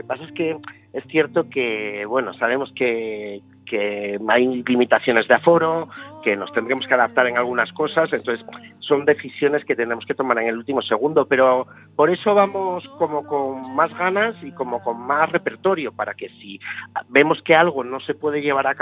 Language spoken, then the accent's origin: Spanish; Galicia, Spain; Es la primera vez que lo hago en Galicia, aunque yo soy gallego.